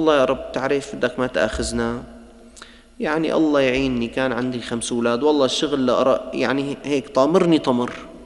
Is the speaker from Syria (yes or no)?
yes; Damascus, Damascus Governorate, Syria; نحن عندنا في الشام كبار شيوخ قراء العالم كله موجود